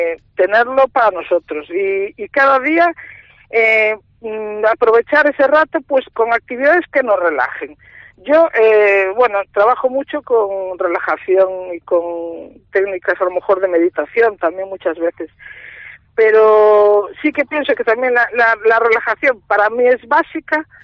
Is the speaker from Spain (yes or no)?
yes; Galicia, Spain; Pues yo soy de Galicia y a lo mejor vemos el carácter entre los del norte y los del sur, ¿no?